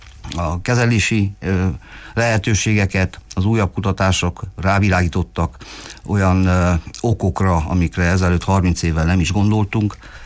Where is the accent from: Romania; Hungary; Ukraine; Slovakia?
Romania; Târnăveni, Mureș County; Dicsőszentmártonban születtem a 60-as évek elején, ahol elemi iskoláit én már végeztem el, a középiskolát a Marosvásárhelyi Bolyai liceumban, ahol a 80-as évek elején érettségiztem